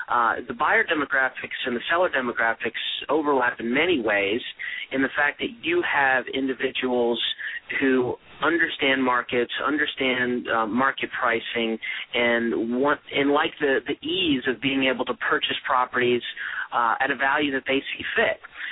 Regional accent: Charlotte, North Carolina, United States; I've grown up in the Charlotte, North Carolina area and had traveled around and lived in various other places in my upbringing. But I call Charlotte home now.

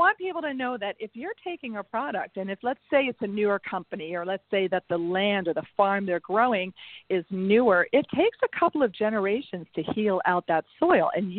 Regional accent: New York, United States; I'm actually even though I'm a New Yorker, I'm here in Oakland, California at a cannabis tech conference.

